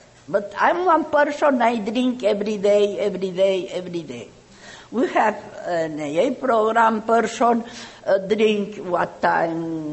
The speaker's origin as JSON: {"language": "English", "town": "Palma de Mallorca", "region": "Balearic Islands", "country": "Spain", "second_language": "English", "said": "I'm from Palma de Mallorca, Spain."}